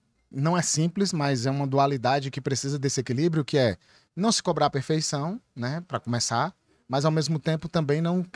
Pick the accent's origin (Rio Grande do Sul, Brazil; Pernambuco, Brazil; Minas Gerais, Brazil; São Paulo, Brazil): Minas Gerais, Brazil; eu sou do interior de Minas Gerais, eu peguei um ônibus de 8 horas para poder pegar o voo para vir aqui para o Ceará